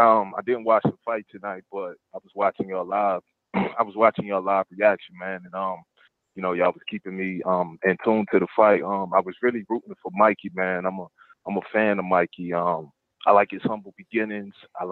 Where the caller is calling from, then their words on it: Louisville, Kentucky, United States; Yeah, I'm calling from Louisville, Kentucky, man. How y'all doing? This is my first time calling.